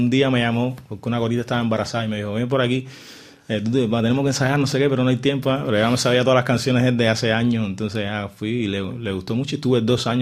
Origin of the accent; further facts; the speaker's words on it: Pinar del Río, Cuba; tú eres pinareño, igual que yo.